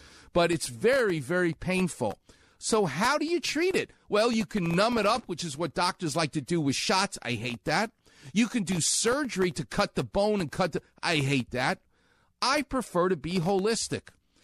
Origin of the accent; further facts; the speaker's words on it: New York, United States; because I'm from New York, so it sounds like yogurt